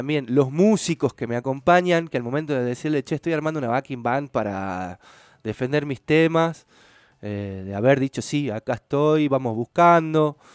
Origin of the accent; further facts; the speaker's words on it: Argentina; si no estamos en el mejor momento como argentinos